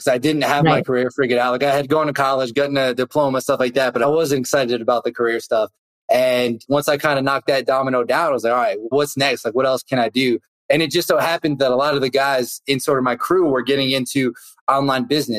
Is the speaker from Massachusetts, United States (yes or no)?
yes; Boston, Massachusetts, United States; I grew up around the Boston area, so I was going out there every weekend trying to meet guys, meet girls, and just be social.